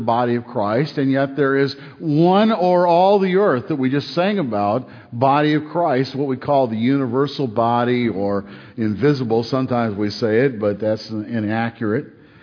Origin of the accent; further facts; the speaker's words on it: Detroit, Michigan, United States; You all know that I was born in Detroit, Michigan, the garden spot of the world. Fascinating. You know, I love Detroit. I enjoyed living there. I'm very pleased to have that as my hometown. And I was growing up in the city till I was 12 years old.